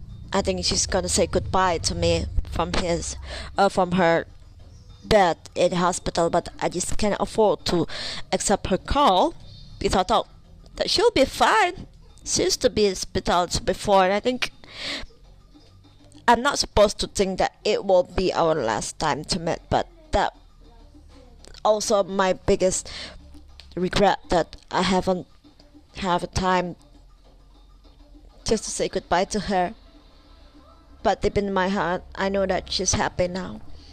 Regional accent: Indonesia; English is a second language; long also what happened here in my hometown. We just got the earthquakes in 2 p.m. right now. It's about GMT plus 7. It's in the West Indonesian time

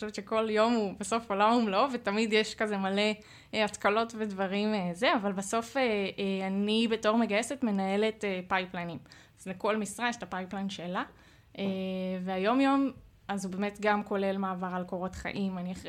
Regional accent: Haifa, Haifa District, Israel; במקור אני מחיפה

